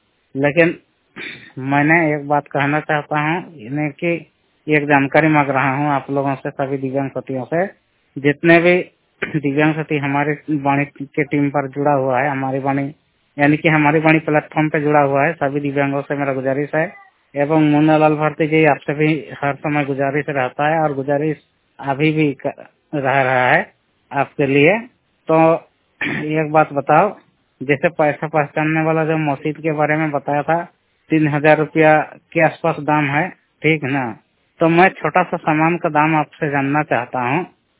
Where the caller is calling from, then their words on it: Kumar Reding, Jharkhand, India; गांव कुमार रेडिंग की ओर से राज्य झारखंड जिला सरायकेला खरसावां से बात कर रहा हूं।